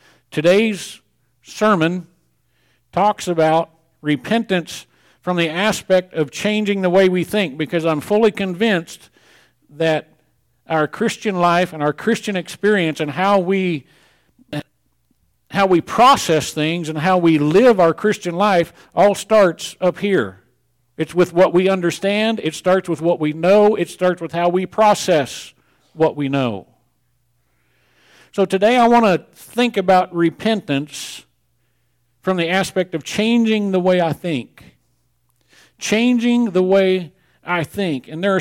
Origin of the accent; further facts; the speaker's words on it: Missouri, United States; I grew up in Missouri. I love Missouri, except for Fort Leonard Wood, Missouri.